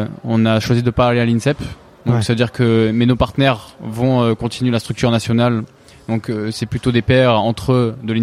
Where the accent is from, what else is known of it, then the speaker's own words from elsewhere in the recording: Provence-Alpes-Côte d'Azur, France; On vient à côté de Marseille, donc on a aussi des bons rappeurs vers là-bas.